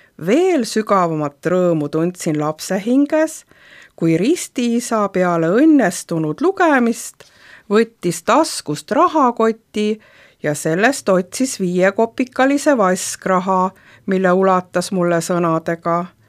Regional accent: Hiiu County, Estonia; Olen sündinud Hiiumaa põhjapoolsel rannal, kus maapind on kõige kehvem, paesem ja liivasem. Seal oli mu vanematel keskmise suurusega talu, kus kasvasin üles usklikus kodus.

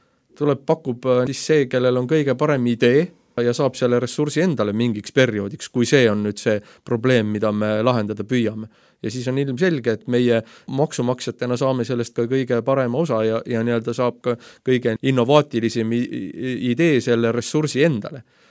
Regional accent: Southeast Estonia, Estonia; ma olen pärit Kagu-Eestist.

